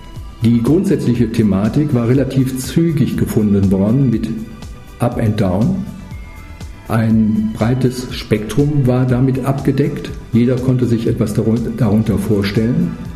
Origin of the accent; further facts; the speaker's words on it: Ratingen, North Rhine-Westphalia, Germany; ich komme aus Ratingen